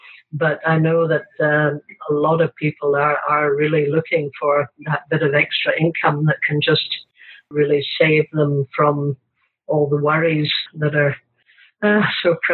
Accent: Scotland, United Kingdom; also born or lived in South Africa; now in Australia; I'm originally from Scotland, but I haven't lived there in many years. We actually lived in South Africa for over 20 years. That was from 1983 through to 2006, and that was when we came to Australia.

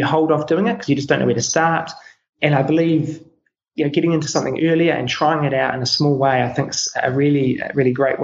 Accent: Wellington, New Zealand; So I grew up in Wellington, New Zealand, second youngest of nine.

